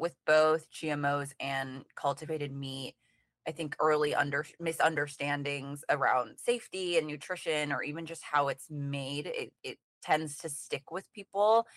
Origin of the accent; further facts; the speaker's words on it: Singapore; now in United States; I'm originally from Singapore